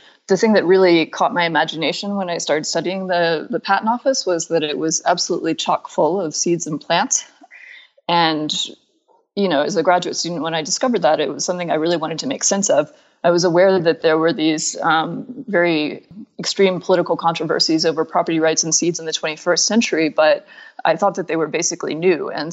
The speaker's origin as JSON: {"language": "English", "town": "Atlanta", "region": "Georgia", "country": "United States", "tie": "born or raised there", "said": "and I grew up in Atlanta, but spending time in Griffin and in that environment"}